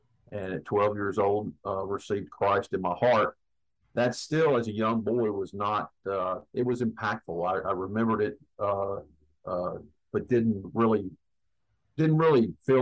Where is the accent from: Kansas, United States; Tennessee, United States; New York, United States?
Tennessee, United States; Memphis; First of all, I grew up, my family's originally from South Carolina, but I grew up in Memphis, Tennessee.